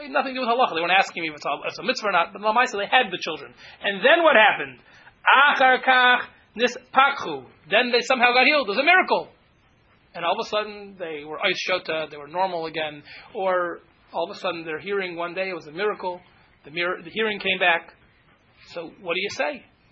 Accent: Cincinnati, Ohio, United States; But when I grew up in Cincinnati, there was a Rav who had a son who was definitely off.

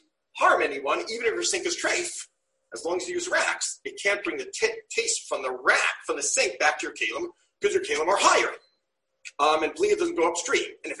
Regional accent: New York, United States; when I grew up in New York, you question Rav Moshe, you're an api chorus.

